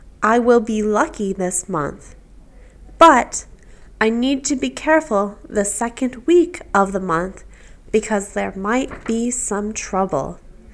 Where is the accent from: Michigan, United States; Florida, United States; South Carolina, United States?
Michigan, United States; I am from the United States of America, from the state of Michigan.